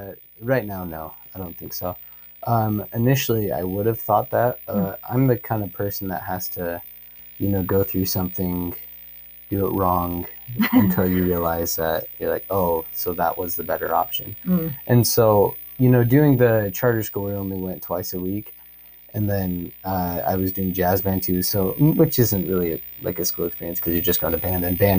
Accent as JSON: {"language": "English", "region": "Utah", "country": "United States", "tie": "born or raised there", "said": "a lot of my friends growing up in Utah, where everyone's a member of the Church of Jesus Christ of Latter-day Saints, you know."}